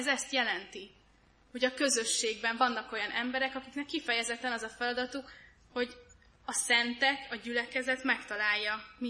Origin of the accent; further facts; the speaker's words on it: Great Hungarian Plain, Hungary; amikor én megtaláltam magamban a motivációt, hogy megmásszak alföldiként egy hegyet